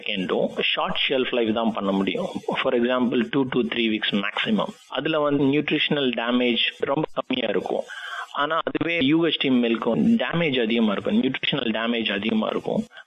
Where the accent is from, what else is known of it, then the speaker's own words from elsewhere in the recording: Theni, Tamil Nadu, India; moved away as an adult; now in Australia; அங்கதான் நான் பிறந்து வளர்ந்து எல்லாம் படிச்சது.